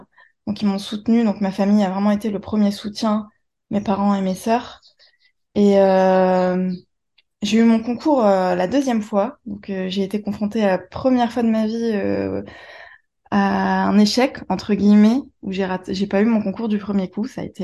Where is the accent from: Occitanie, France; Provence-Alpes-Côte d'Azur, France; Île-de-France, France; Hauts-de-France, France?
Hauts-de-France, France; Calais; now in Lille, France; J'ai grandi dans les Hauts-de-France, plus précisément à Calais. Et depuis quelques années, je suis installée à Lille.